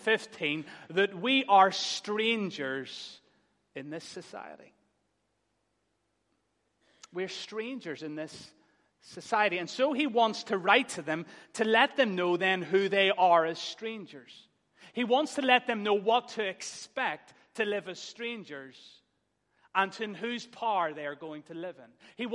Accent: Northern Ireland, United Kingdom; If we come from Northern Ireland on our foreign holidays, we might say to one another in our family, we'll not know ourselves in the morning when we get up.

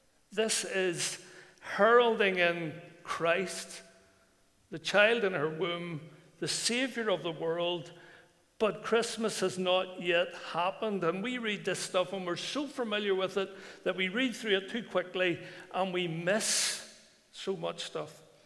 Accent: Ballywalter, Northern Ireland, United Kingdom; I'm from Ballywalter

